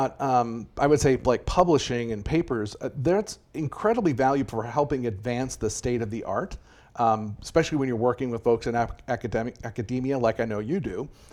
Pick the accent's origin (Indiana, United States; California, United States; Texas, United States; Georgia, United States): Texas, United States; also born or lived in St. Louis, United States / Boston, United States; I was born in St. Louis, Missouri, and then at 7 years old, moved to Texas and kind of been there, really.